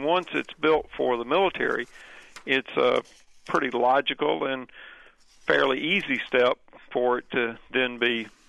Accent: Mississippi, United States; It was built in my home state of Mississippi

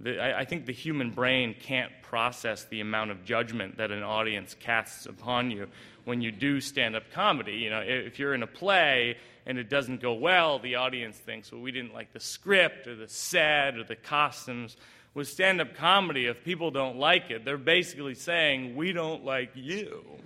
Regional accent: New Jersey, United States; I'm from Jersey.

